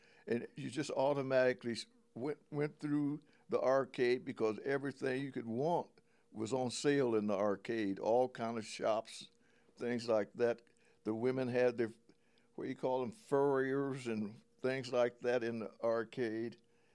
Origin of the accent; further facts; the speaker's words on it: Dayton, Ohio, United States; Born and raised right here in Dayton, Ohio.